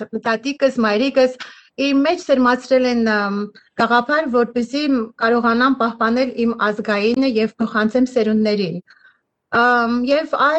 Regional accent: Alaverdi, Lori, Armenia; Ծնվել եմ եւ մեծացել եմ Հայաստանում, Ալավերդի քաղաքում, որը գտնվում է Գեղեցիկ Լորվա մարզում։

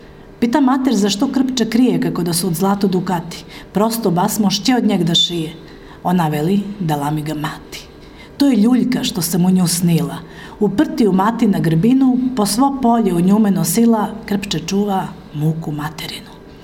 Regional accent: Meči, Southern and Eastern Serbia, Serbia; accent: Svrljig-Zaplanje dialect; first language Svrljig-Zaplanje dialect; jer je to moj maternji jezik, ja ga znam u mojoj kući gde moja majka još uvek živi u selu Meči

